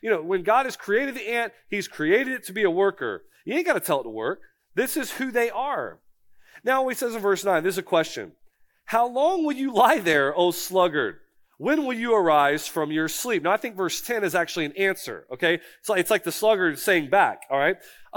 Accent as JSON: {"language": "English", "region": "Florida", "country": "United States", "also_born_or_lived": "South Carolina", "lives_now": "North Carolina, United States", "said": "I'm from Florida. I was in South Carolina before."}